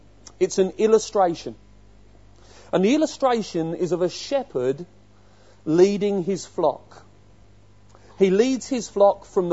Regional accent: London, United Kingdom; When I was growing up in Camberwell, central London, I didn't see many sheep.

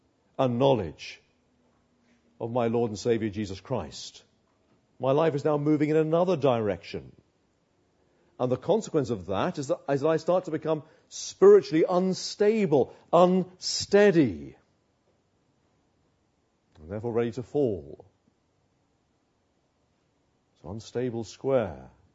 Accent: Uxbridge, London, United Kingdom; I grew up in Uxbridge, the end of the Metropolitan Piccadilly line, going backwards and forwards, all the fun of that.

